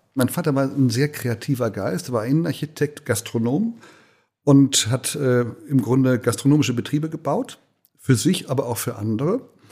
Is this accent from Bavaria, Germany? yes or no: no; Bad Honnef, North Rhine-Westphalia, Germany; born there; Ich bin in Bad Honnef geboren, also am Rhein. Wer Bad Honnef vielleicht nicht kennt, das ist der Wohnort von, also Rhöndorf eher, von Konrad Adenauer gewesen. Aber Rhöndorf liegt genau vor Bad Honnef. Das ist am Siebengebirge.